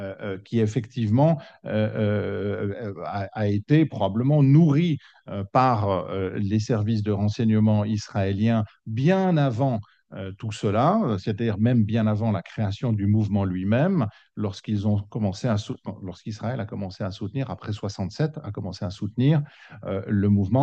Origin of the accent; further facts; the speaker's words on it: Switzerland; Moi, je suis suisse.